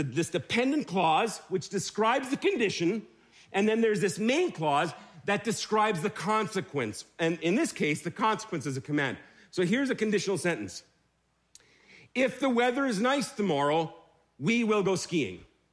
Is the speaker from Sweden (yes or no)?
no; Germany; I grew up in Germany. Mom and dad are missionaries there.